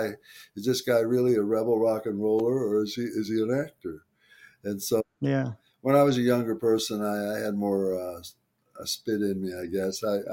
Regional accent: Detroit, Michigan, United States; So then when me and my brothers were younger, like in our teens, growing up in Detroit, we had some really good close friends

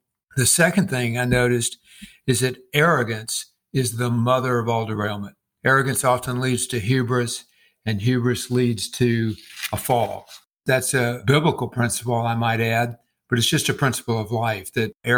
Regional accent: College Park, Georgia, United States; I am a native of the Atlanta area, and actually I grew up in College Park, which used to be a little small town in rural Georgia, and suddenly the Atlanta airport appeared and took over our little town.

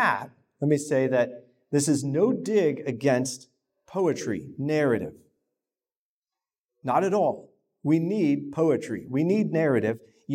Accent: Chicago, Illinois, United States; I'm from Chicago, so I got to say, deep dish pizza is incredible.

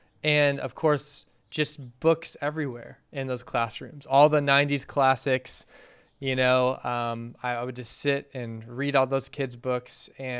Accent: Phoenix, Arizona, United States; now in California, United States; But yeah, I was born and raised in Phoenix. I've been in California since 2005, but a lot of my family's still there.

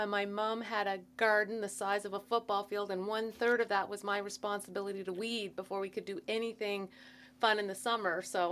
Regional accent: Nova Scotia, Canada; also born or lived in Montreal; Well, my whole family's from Montreal, but we moved down when I was under five, when my dad got a job at the Nova Scotia Agriculture College. So I actually grew up on a farm.

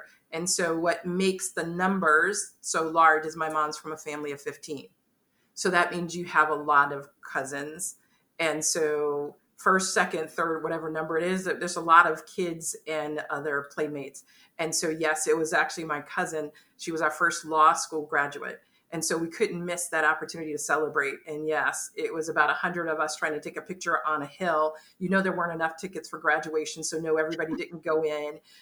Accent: Dania, Florida, United States; I was born in Hollywood, Florida, but our home was in Dania, Florida. Actually, my mom is still there. And so it's right outside of Fort Lauderdale.

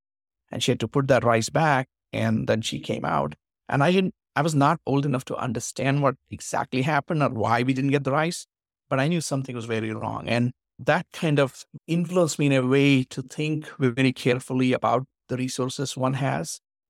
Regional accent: Hyderabad, Telangana, India; first language Marathi; English is a second language; my father was of the opinion, Marathi is my mother tongue, even though I was born in Hyderabad.

